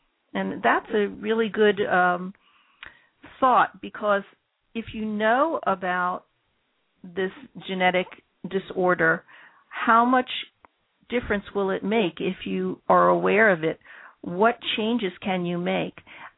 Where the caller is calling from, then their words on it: United States; Now, we're talking to India, and we're calling from America